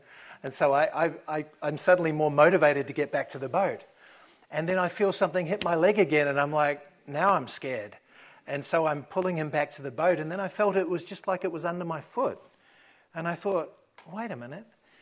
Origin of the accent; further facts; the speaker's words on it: Wellington, New Zealand; I grew up in Windy Wellington, and I was out in a boat in 40 knots when I was still in primary school.